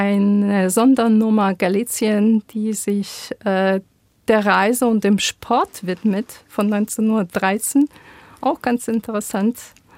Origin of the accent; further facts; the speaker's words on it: Poltava, Poltava Oblast, Ukraine; born there; first language Ukrainian; German is a second language; Geboren bin ich in Poltava, das ist im Dreieck Sumy, Charkiw, östlich von Kiew. Die Muttersprachen sind Ukrainisch und Russisch, die beide gleichermaßen damals gesprochen worden sind. In der Schule hatten wir ebenfalls beides wie an der Universität.